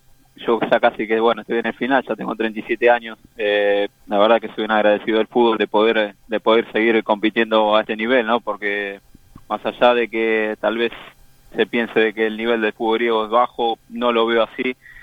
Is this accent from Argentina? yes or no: yes; Argentina; now in Greece; Ya hace 10 años que me fui de Argentina.